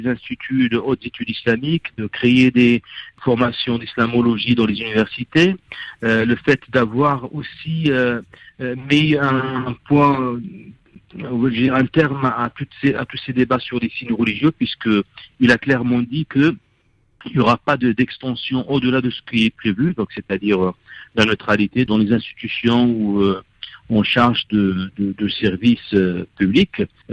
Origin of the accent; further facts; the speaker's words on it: France; en tant que français de coutume musulman